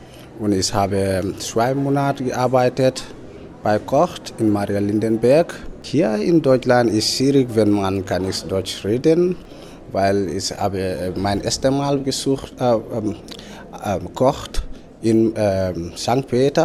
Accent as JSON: {"language": "German", "country": "Gambia", "second_language": "German", "lives_now": "Germany", "said": "Ich komme aus Gambia."}